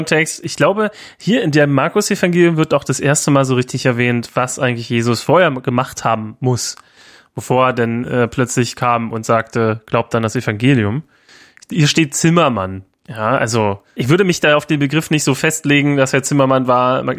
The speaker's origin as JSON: {"language": "German", "town": "Semlin", "region": "Brandenburg", "country": "Germany", "tie": "born or raised there", "said": "ich komme aus Semlin, das ist so ein kleines Dorf in der Nähe von Rathenow, westlich von Berlin, da bin ich geboren, ja. Und Semlin gehört zu Rathenow, ja, ist aber irgendwie 6 Kilometer entfernt, dazwischen kommt Wald."}